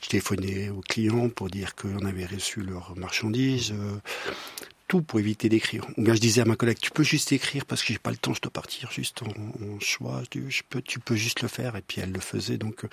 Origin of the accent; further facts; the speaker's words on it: Romandie, Switzerland; moved away as an adult; Après tout ça, j'ai quitté la Romandie pour aller en Suisse allemande, parce qu'il manquait un peu de travail dans les années où c'est que j'avais fini mon apprentissage.